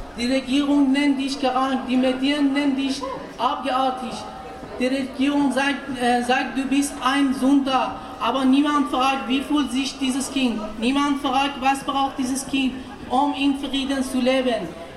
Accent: Iran; German is a second language; now in Germany; heute mitten unter euch als queere Stimme aus dem Iran. Ich stehe hier vor Kinder und Jugendlichen, die in meinem Heimatland niemals die Freiheit hatten

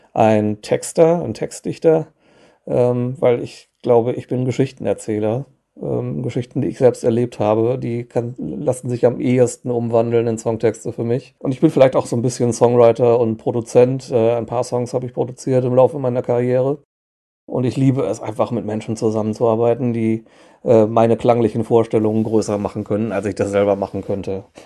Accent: North Rhine-Westphalia, Germany; now in Ireland; Ach, kleine Korrektur. Ich komme eigentlich aus dem Ruhrgebiet, aber Irland stimmt.

